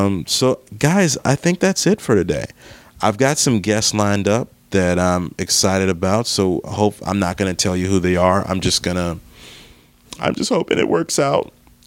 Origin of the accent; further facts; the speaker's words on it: Michigan, United States; now in Philadelphia, United States; I'm from Michigan, but I've lived in Philadelphia for the past 2 years or so. We don't have Wegmans in Michigan